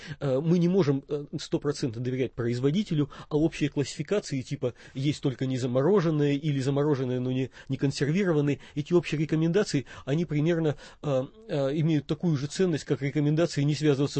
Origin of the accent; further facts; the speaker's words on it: Siberia, Russia; born there; also born or lived in Irkutsk; now in Saratov, Russia; Я родился в Сибири, ездил по разным местам, жил в Иркутске, и в 88-м году перебрался в город Саратов.